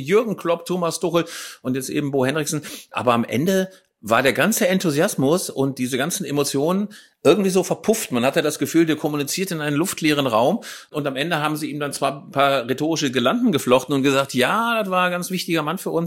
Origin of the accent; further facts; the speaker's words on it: Bavaria, Germany; born there; Wie gesagt, ich bin da ja in der Nähe geboren. Ich war sehr, sehr häufig im Rosenau-Stadion.